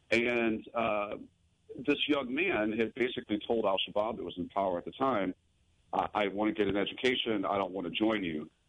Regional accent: St. Louis, Missouri, United States; I was moving from New York to L.A., and I was back home in St. Louis visiting family

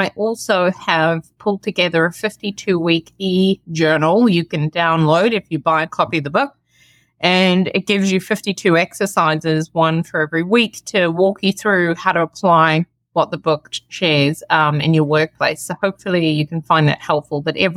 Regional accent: South Africa; when I was growing up in South Africa, I was about 12 years old going to primary school.

